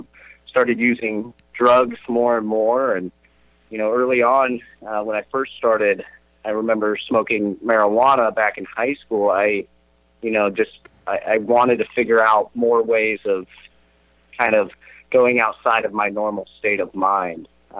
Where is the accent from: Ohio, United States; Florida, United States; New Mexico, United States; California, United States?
Ohio, United States; Columbus; So yeah, I grew up in Columbus, Ohio. I went to pretty good school systems.